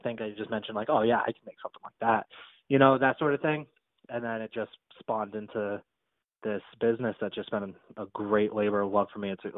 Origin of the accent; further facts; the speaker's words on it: New England, United States; I actually work at haunted houses locally. I'm from New England.